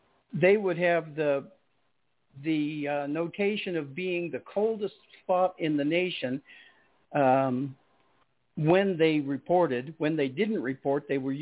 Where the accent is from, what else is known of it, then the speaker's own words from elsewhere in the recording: Montana, United States; born there; Well, I was born in Montana, so I know what you're saying.